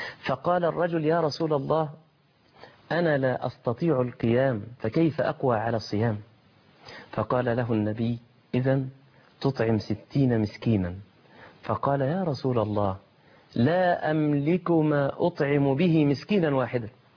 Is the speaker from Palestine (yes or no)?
no; Egypt; يعني خاصة عندنا في مصر عندهم شغل بقى الإيه